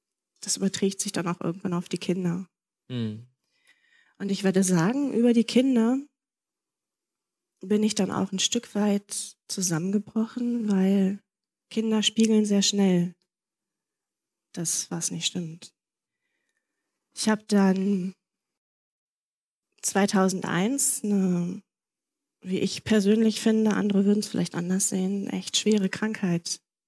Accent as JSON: {"language": "German", "town": "Bottrop", "region": "North Rhine-Westphalia", "country": "Germany", "tie": "born or raised there", "said": "Ich wurde geboren in Bottrop. Das ist 20 Kilometer von hier. Auch im Ruhrgebiet. Bin aufgewachsen in einer Brennpunktsiedlung, war auch an einer Brennpunktschule, überwiegend mit Heimkindern."}